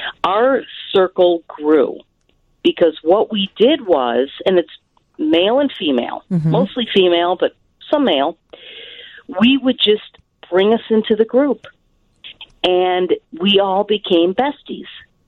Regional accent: Niles, Illinois, United States; I grew up in Niles, Illinois, and, old pals, we got together, we'd hang out, whatever.

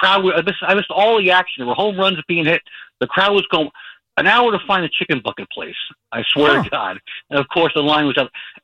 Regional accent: Port Jefferson, New York, United States; So I'm from Easytalk, Port Jefferson originally, Long Island.

